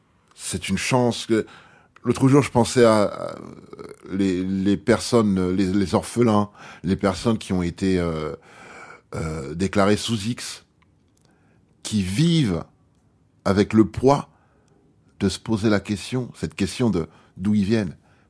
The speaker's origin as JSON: {"language": "French", "town": "Paris", "region": "Île-de-France", "country": "France", "said": "lorsqu'on me demandait quand d'où je viens, je répondais, je viens de Paris."}